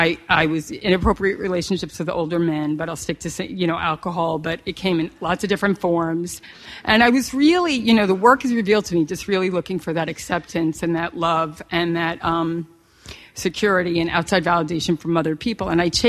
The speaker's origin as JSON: {"language": "English", "town": "Manhasset", "region": "New York", "country": "United States", "tie": "born or raised there", "said": "I grew up in Manhasset, Long Island. I was the youngest of three."}